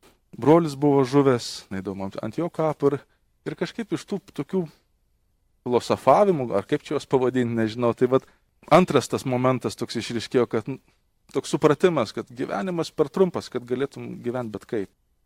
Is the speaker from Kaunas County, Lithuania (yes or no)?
yes; Šiluva, Kaunas County, Lithuania; Bet mes su broliu augom Šiluvoj, jeigu esat buvę Šiluvoj, tai ten dabar yra prieš baziliką tokia didelė aikštė.